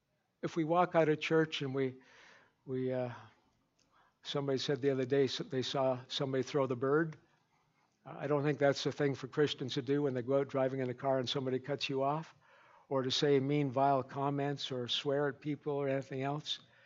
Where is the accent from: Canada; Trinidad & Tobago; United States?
Canada; Ontario; I'm from Ontario. They said, but Pastor, it snows here. I don't care. I'm a Canadian.